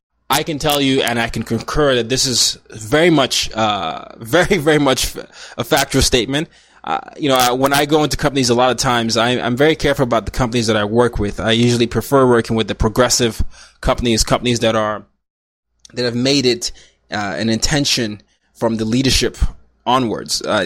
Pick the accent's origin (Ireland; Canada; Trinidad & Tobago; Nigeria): Nigeria; also born or lived in Sweden; Nigeria, I'm Nigerian. I was born in Nigeria, moved to Sweden, then came back to Nigeria. Then there was Burkina Faso, then there was Vietnam, and there was the United States.